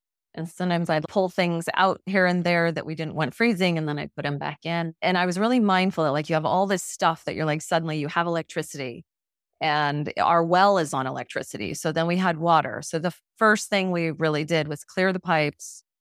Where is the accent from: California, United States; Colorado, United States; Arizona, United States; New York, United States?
Arizona, United States; Flagstaff; one of my favorite trees growing up in Arizona, Flagstaff up there. I remember those aspen trees, loved them.